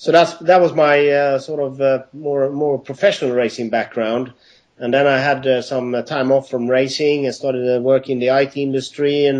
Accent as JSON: {"language": "English", "country": "Sweden", "tie": "born or raised there", "also_born_or_lived": "Iran", "said": "we moved from Iran when I was just 6 years old. The reason we came to Sweden is because my grandmother is Swedish."}